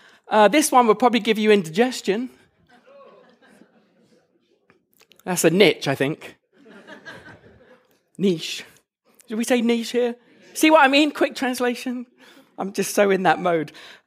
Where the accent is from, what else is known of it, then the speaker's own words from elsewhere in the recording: England, United Kingdom; also born or lived in California; now in Salt Lake City, United States; As you can tell from the accent, I am from Salt Lake City. I do actually live in Salt Lake City, but originally from England. Before Salt Lake, I should say, I was in California.